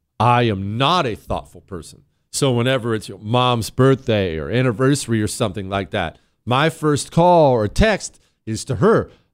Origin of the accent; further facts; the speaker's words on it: Ohio, United States; I'm from Ohio.